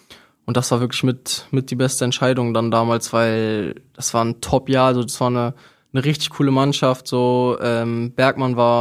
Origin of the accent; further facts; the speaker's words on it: Hamburg, Germany; ich bin ein Hamburger Jung.